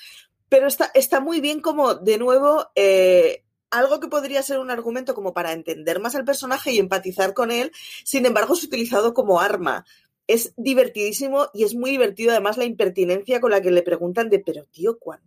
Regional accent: Barcelona, Catalonia, Spain; yo soy de Barcelona, mis padres son de Euskadi

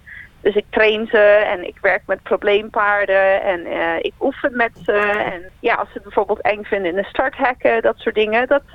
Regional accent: Vlissingen, Zeeland, Netherlands; moved away as an adult; now in Australia; Ik kom oorspronkelijk uit Vlissingen, Zeeland. En ik woon nu bijna 6,5 jaar in Australië, net iets onder Sydney.

